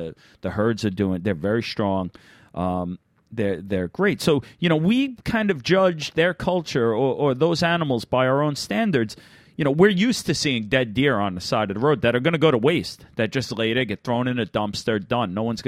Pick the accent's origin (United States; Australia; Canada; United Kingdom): United States; New York; I really have, you know, for me, it's about growing up in New York. I'm fascinated by the animals of New York.